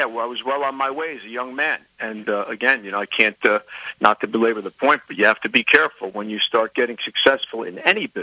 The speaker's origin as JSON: {"language": "English", "town": "Newark", "region": "New Jersey", "country": "United States", "said": "I come from, I'll be quite transparent, I come from Newark, New Jersey."}